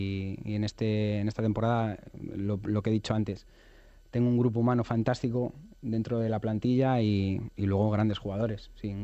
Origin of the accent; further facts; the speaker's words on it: Madrid, Community of Madrid, Spain; en mi caso soy de Vallecas, me siento un privilegiado.